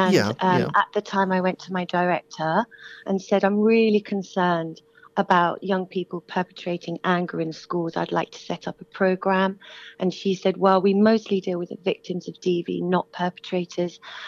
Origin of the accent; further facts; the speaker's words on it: London, United Kingdom; Well, I'm from South London. You're talking to me in South London, in Streatham in South London. Streatham. We call it sunny Streatham.